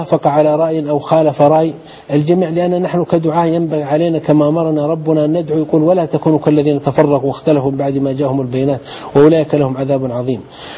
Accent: Saudi Arabia; جينا من بلاد الحرمين من السعودية

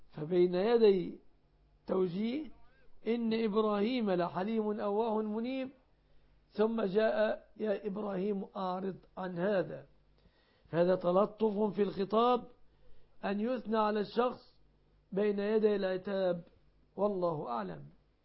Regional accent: Egypt; بلادنا مصر

